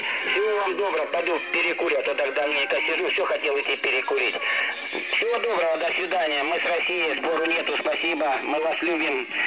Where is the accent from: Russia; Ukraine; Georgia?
Ukraine; я полностью украинец, вы понимаете? Полностью, даже западной Украины корни, полностью. Я вообще даже русской нету.